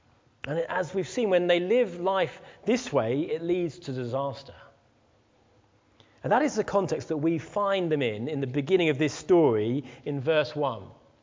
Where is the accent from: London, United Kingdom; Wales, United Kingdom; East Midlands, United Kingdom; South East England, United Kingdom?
South East England, United Kingdom; Leatherhead; Everywhere I go and I tell people, you know, I'm from Leatherhead.